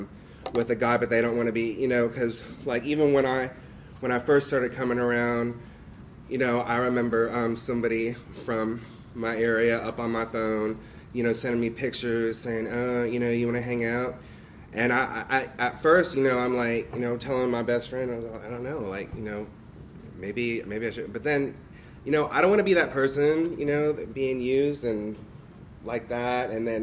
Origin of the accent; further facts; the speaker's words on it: Pensacola, Florida, United States; I'm an addict. I'm from Pensacola.